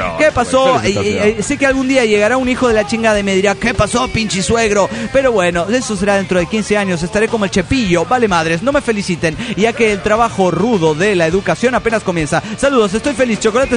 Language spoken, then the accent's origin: Spanish; Toluca, State of Mexico, Mexico; de Toluca, México.